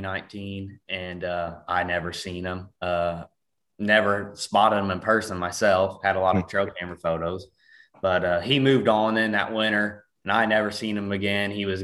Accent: Ste. Genevieve, Missouri, United States; I'm from St. Genevieve, Missouri. I started hunting when I was 7 years old

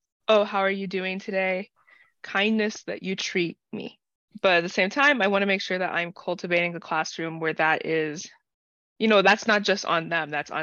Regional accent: United States; I grew up neurodivergent in the American public school system.

